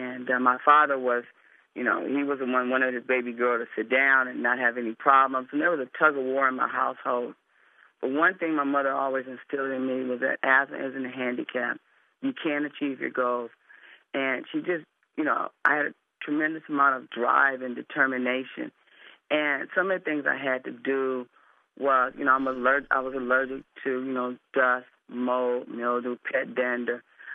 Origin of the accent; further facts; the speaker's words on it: Compton, California, United States; I'm from Compton, California, and I was taken out of my home in Compton and placed in an asthmatic home.